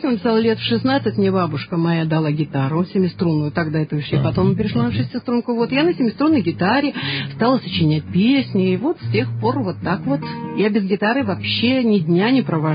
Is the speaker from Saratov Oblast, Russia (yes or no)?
no; Saint Petersburg, Russia; born there; Это я родилась в Петербурге. Мои же из Полтавы приехали в Петербург.